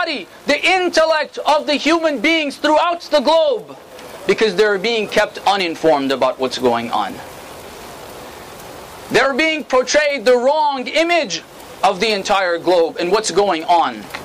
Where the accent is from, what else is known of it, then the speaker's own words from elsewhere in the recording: United States; not because just I'm a Muslim, not because just that I am a human being, but because I'm an American.